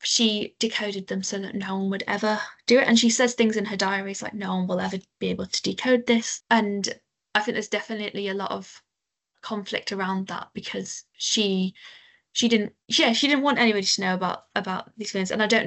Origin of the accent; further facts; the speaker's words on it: York, Yorkshire and the Humber, United Kingdom; So I'm from York